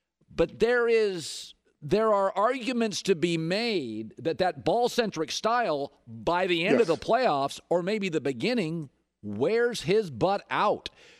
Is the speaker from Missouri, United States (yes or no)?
no; Seattle, Washington, United States; I mean, when I was a kid growing up in Seattle, we had Jack Sigma.